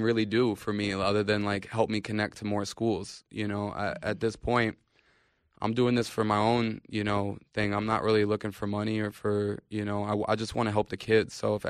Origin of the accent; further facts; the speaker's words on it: New York, United States; I mean, we live here, you know. Mm-hmm. We're from New York.